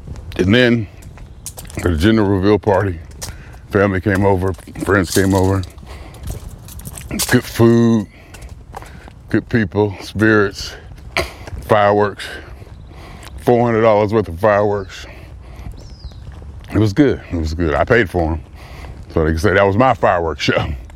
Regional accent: Youngstown, Ohio, United States; Hang out in Youngstown, saw people, ate good. Just, you know, my hometown.

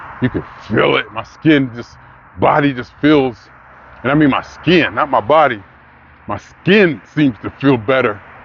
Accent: Youngstown, Ohio, United States; It's just good to be back. It's just good to be in my hometown. I love it here. And I don't want to say this because I don't want to say anything too derogatory, but you have to be realistic about Youngstown in this place

